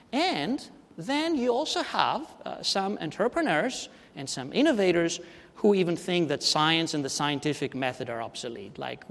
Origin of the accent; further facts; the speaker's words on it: Greece; I'm Greek. I owe so much debt. Well, I'm also American